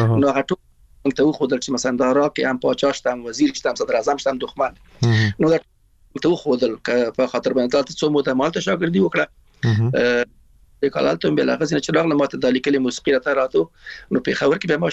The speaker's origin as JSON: {"language": "Pashto", "country": "Afghanistan", "said": "موږ د افغانستان راغلی یو نو ایران راغلی مو"}